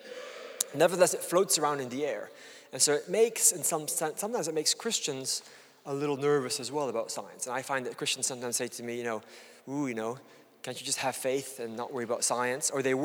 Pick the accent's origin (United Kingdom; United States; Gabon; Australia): Gabon; I grew up in Gabon in Central Africa